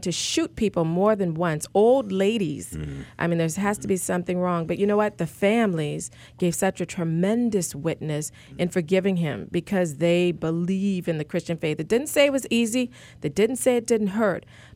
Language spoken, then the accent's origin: English; Charleston, South Carolina, United States; The 9 people, they're known as the Charleston 9. And as many regular listeners know, that's my hometown.